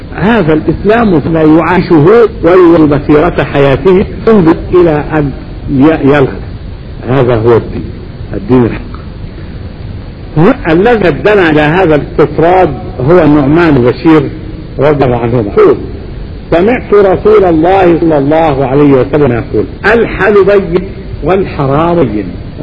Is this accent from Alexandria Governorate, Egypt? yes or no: yes; Alexandria, Alexandria Governorate, Egypt; وارضه عندنا في الاسكندرية عندنا علماء